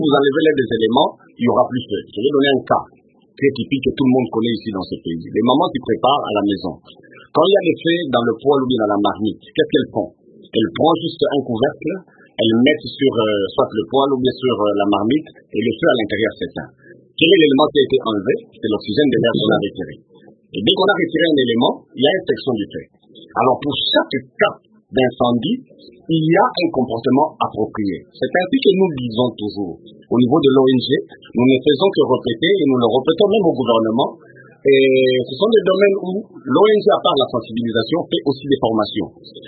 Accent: Kananga, Kasaï-Central, DR Congo; born there; Moi, je suis né à Kananga, je ne peux que le saluer, je suis content comme ça.

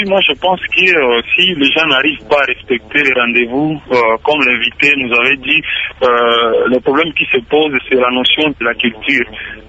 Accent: DR Congo

